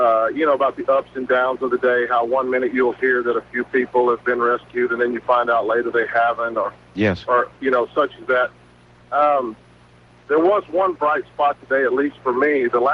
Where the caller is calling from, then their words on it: Dallas, Texas, United States; I'm calling you from Dallas, Texas, listening to you on 570 KLIF.